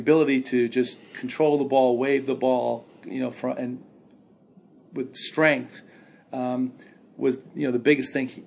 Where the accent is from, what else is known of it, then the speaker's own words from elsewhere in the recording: Brooklyn, New York, United States; And I'm from Brooklyn. I'm like, what the hell is cashmere?